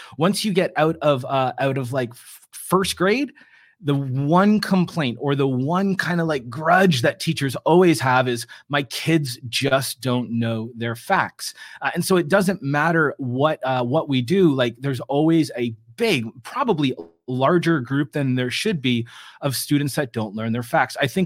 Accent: Australia; now in Atlanta, United States; I've seen Hong Kong, Australia, my home country, Canada. Even here, I now live in Atlanta, Georgia

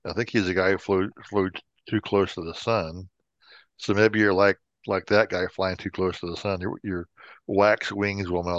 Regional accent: South Korea; Like yeah. I'm from Korea.

